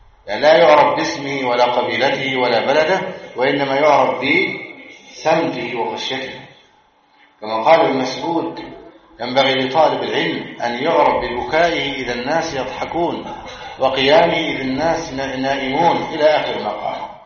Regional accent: Egypt; في بلادنا مصر

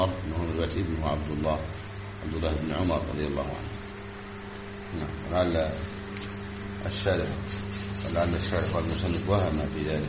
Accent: Egypt; مشهور عندنا في مصر: آه يا نيابة.

